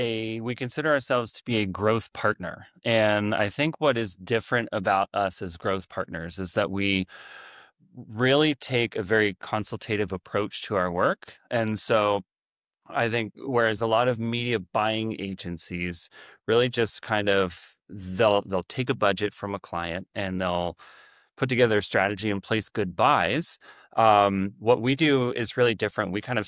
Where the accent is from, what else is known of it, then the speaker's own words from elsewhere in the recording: Pennsylvania, United States; now in California, United States; I grew up in Pennsylvania. I live in California now, but I try to bring a little piece of home.